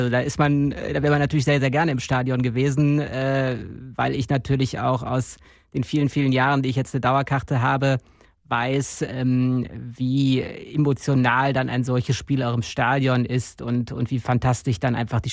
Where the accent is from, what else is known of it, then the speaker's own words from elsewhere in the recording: North Rhine-Westphalia, Germany; für den Kreis Viersen, in dem ich selbst groß geworden bin, in dem ich lebe